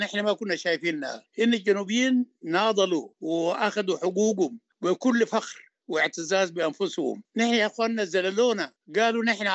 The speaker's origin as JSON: {"language": "Arabic", "country": "Sudan", "said": "يخونا نحن كسودانيين غنيين يخونا بالتنوع بتاعنا، فننصهر نعرف بعض ونفهم بعض، نخلق السودان اللي بيجمعنا كلنا."}